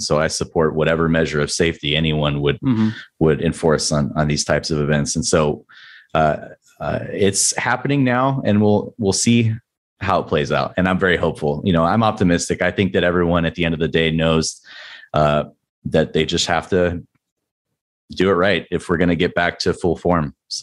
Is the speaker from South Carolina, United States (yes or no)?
no; San Diego, California, United States; Yes, I was born and raised in San Diego.